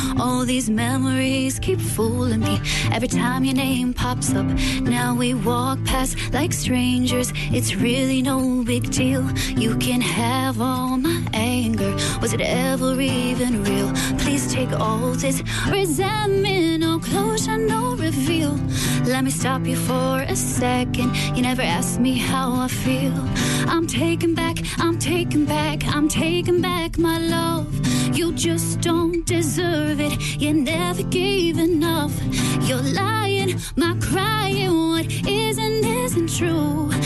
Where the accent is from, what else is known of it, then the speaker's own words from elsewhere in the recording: Cork, Munster, Ireland; I'm from Blarney Street.